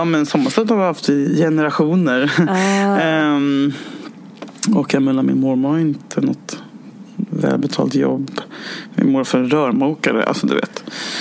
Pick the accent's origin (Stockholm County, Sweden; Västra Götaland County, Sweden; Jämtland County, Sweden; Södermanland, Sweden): Stockholm County, Sweden; Stockholm; jag hade lite coolhetspoäng för att jag var från Stockholm. Så jag fick typ lite så här... kom undan för att jag var från Stockholm.